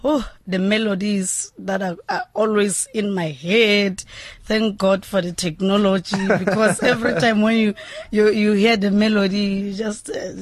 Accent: Kasikukune, Limpopo, South Africa; now in Gauteng, South Africa; I was born and raised in Kasikukune 34 years ago. So, now I'm in Gauteng

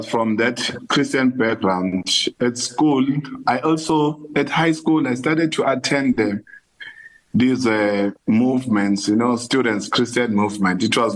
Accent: Maphumulo, KwaZulu-Natal, South Africa; Yes, I grew up in Mapumulo area, born of Stenga, with my mom and my dad, married.

